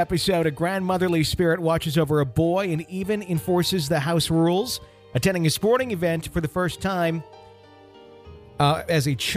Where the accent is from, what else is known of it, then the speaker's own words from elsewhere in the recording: San Laredo, California, United States; today I wanted to tell you a little about the house I grew up in here in San Laredo, California.